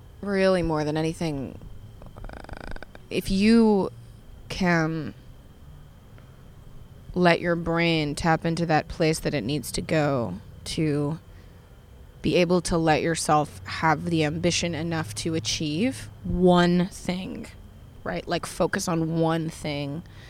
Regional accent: Jackson, Tennessee, United States; also born or lived in New York; I'm back in the South. I grew up in Tennessee. I grew up in Jackson, and I moved back there around Valentine's Day. From New York

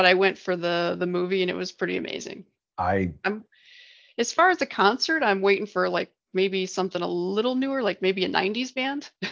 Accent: Utah, United States; And I grew up in Utah around very beautiful mountains, so I know these mountains are up there.

